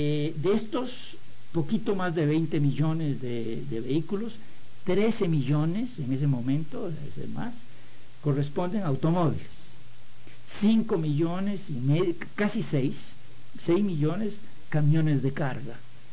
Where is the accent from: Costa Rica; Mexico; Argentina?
Costa Rica; En el caso de mi tierra natal, de Costa Rica, es absolutamente patético.